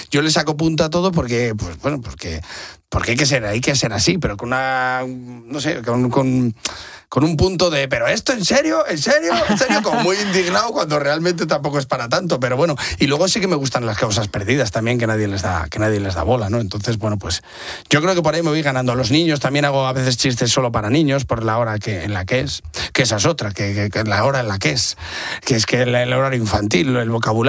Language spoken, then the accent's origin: Spanish; Casasola, Castile and León, Spain; Y fue la primera vez que fui consciente de que el nombre de mi pueblo podía ser gracioso. Casasola, es verdad que es curioso. Y sí, es Valladolid, tierra del bueno, realmente es tierra del pan, pero tierra de campos y así.